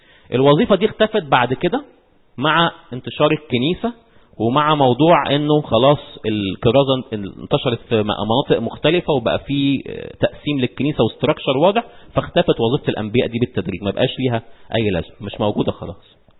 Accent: Egypt; فاحنا عندنا في مصر البابا هو البطرك

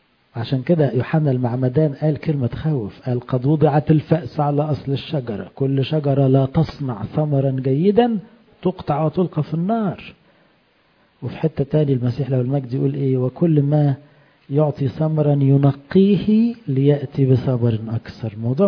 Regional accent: Egypt; واحنا الحمد لله كلنا كمصريين لنا اصل ايه في الفلاحة والزراعة

